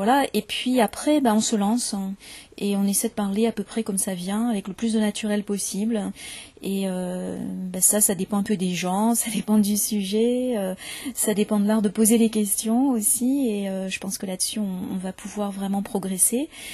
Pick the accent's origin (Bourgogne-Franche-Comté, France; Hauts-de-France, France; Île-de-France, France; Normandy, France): Île-de-France, France; Paris; born there; now in Marseille, France; Vous entendrez un accent plutôt comme le mien. Parce que moi, je suis née à Paris et je me suis installée à Marseille il y a une quinzaine d'années. Donc mon accent a un petit peu changé, mais globalement, c'est quand même un accent très standard.